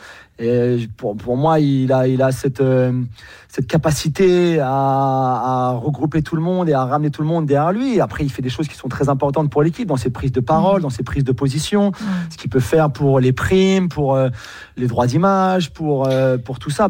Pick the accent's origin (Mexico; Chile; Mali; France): France; Paris, Île-de-France; je suis Parisien aussi